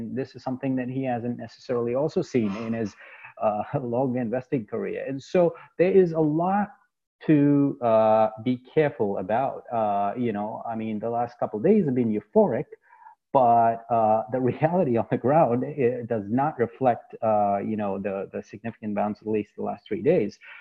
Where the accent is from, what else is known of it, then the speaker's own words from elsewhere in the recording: India; But starting off with my home country, India.